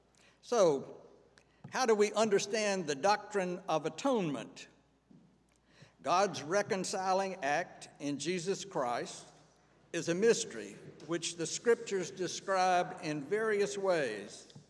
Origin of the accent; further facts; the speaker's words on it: Georgia, United States; I grew up here in North Georgia, and while my own upbringing was thoroughly Presbyterian, I was always aware that there were people, believers, who had practices other than my own.